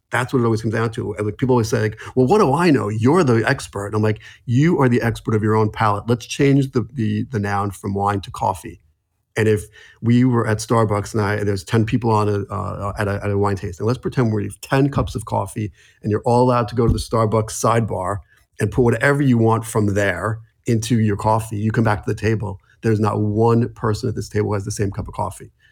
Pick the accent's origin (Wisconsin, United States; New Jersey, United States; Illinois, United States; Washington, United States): New Jersey, United States; Jersey City; I'm from Jersey City, New Jersey.